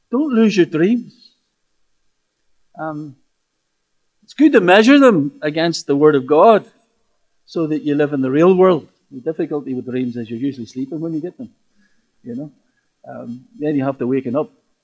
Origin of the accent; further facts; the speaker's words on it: Belfast, Northern Ireland, United Kingdom; I grew up in North Belfast at a time whenever things in Northern Ireland were not great, to say the least.